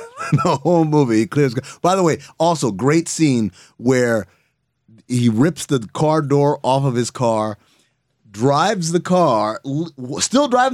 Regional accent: Fargo, North Dakota, United States; Oh, I'm from Fargo, North Dakota.

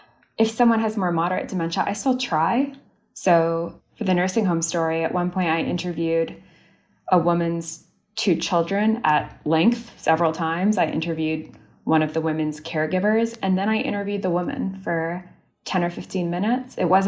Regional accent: Canada; now in United States; I'm Canadian and I'm Austrian.

